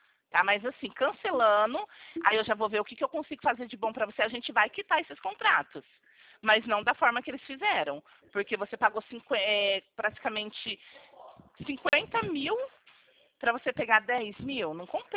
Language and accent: Portuguese; Presidente Prudente, São Paulo, Brazil; Não, eu sou de Presidente Prudente. Eu vim transferida para cá.